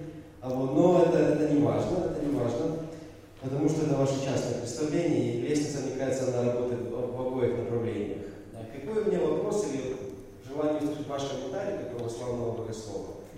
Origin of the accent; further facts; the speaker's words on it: Western Ukraine, Ukraine; now in Kyiv, Ukraine; я из Западной Украины, хотя же здесь, в Киеве, принадлежу Ивановской христианской церкви.